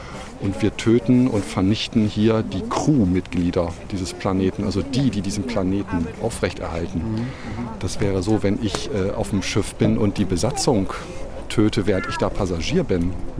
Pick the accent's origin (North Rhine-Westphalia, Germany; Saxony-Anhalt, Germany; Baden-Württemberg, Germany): Baden-Württemberg, Germany; Freiburg; als Freiburger finde ich das sehr traurig.